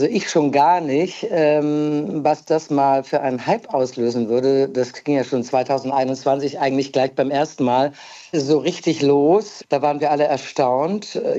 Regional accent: Saxony-Anhalt, Germany; Ich komme ja nun aus der ehemaligen DDR und ich glaube, dass es früher auch noch mehr regional geprägt war. Also bei uns in Sachsen-Anhalt, ich komme aus Sachsen-Anhalt

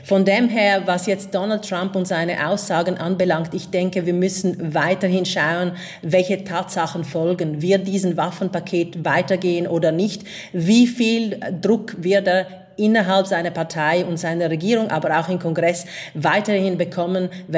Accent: Venice, Veneto, Italy; German is a second language; now in Germany; ich habe in 97 in Venedig, daher wo ich komme, aus Italien, angefangen zu studieren

